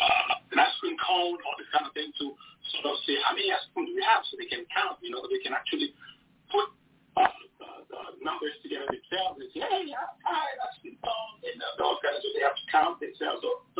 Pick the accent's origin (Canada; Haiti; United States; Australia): Haiti; Yes, born and raised here. I'm from Haiti. I'm from born and raised in Haiti.